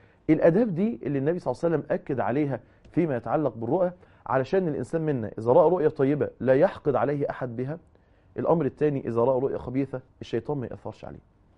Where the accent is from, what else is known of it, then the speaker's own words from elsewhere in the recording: Egypt; الرؤية اللي هي حديث نفس اللي احنا بنقول عنها بالبلدي عندنا في مصر كده